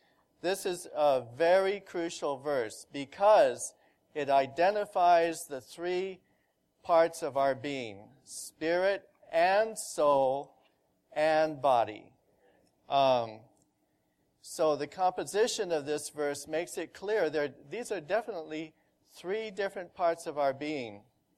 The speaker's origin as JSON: {"language": "English", "town": "Indianapolis", "region": "Indiana", "country": "United States", "said": "I'm from Indianapolis."}